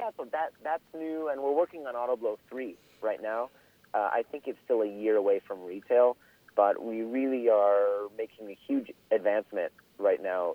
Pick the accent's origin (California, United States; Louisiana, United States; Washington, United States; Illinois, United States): Illinois, United States; Skokie; Yeah, I'm from Skokie, of all places, actually.